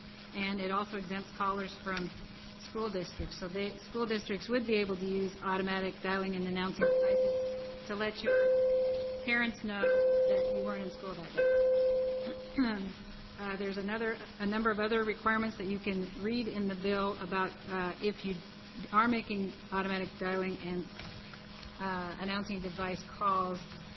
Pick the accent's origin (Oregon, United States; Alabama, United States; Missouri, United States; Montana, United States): Oregon, United States; Medford; now in Salem, United States; I grew up in Medford, went to the University of Oregon, and lived in Salem since about 1987 or 79.